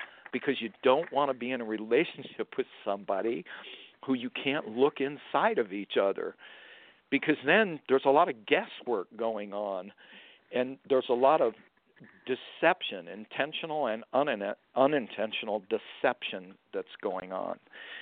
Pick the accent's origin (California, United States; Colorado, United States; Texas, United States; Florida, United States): Florida, United States; Well, as you know, I'm from Florida." I said, "Florida is an enormous fishing state.